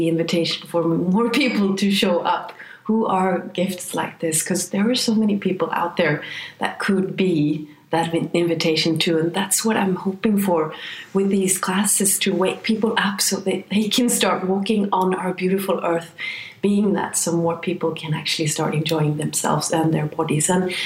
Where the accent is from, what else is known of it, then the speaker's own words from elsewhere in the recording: Sweden; where I grew up in Sweden